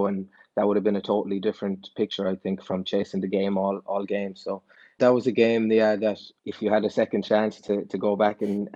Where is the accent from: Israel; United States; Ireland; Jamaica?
Ireland; Munster; And growing up in Munster, you know how electric the crowds get for those European games.